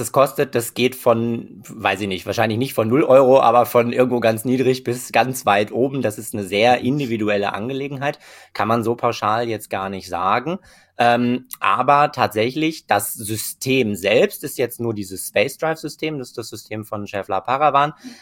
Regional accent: Bochum, North Rhine-Westphalia, Germany; aber da, wo ich aufgewachsen bin, am Rande von Bochum

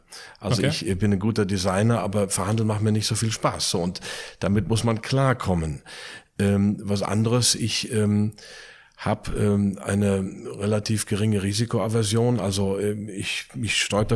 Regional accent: Plettenberg, North Rhine-Westphalia, Germany; born there; Jetzt die Eifel, geboren in Plettenberg, Sauerland.

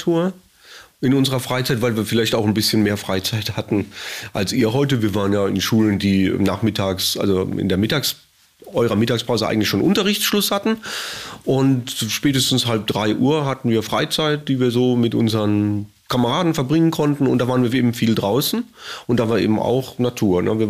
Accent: Heidelberg, Baden-Württemberg, Germany; Und in Heidelberg, wo ich aufgewachsen bin, da gibt es einen Fluss, der heißt Neckar

